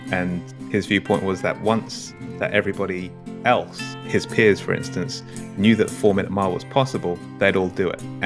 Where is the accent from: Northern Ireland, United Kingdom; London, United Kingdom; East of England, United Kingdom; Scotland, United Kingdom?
London, United Kingdom; accent: English; I like going back to London, hanging out with family, friends, etc. In terms of a place that I have that I'm not from, I like Iceland, Reykjavik.